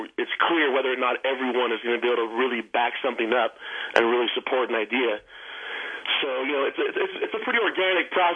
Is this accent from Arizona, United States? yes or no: no; Sacramento, California, United States; Actually, we're born and raised in Sacramento, and so we have a really strong familial base and friend base in Sacramento.